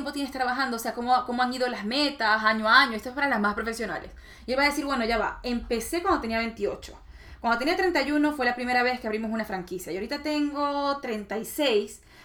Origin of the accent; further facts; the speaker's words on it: Maracaibo, Zulia, Venezuela; now in Miami, United States; Número uno, porque yo soy de Maracaibo.